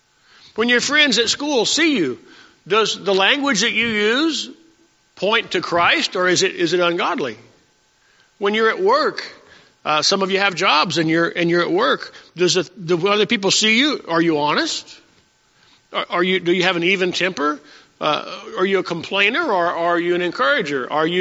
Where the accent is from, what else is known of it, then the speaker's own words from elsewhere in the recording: Texas, United States; Well, I got 30 guys in my platoon. We're from South Texas. We're outdoorsmen, you know.